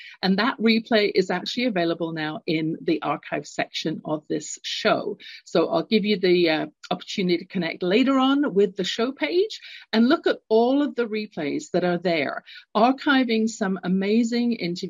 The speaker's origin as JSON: {"language": "English", "region": "London", "country": "United Kingdom", "tie": "born or raised there", "lives_now": "North America", "said": "And I do that because I had an experience growing up, London, England. You can tell from my accent, I'm not born in North America."}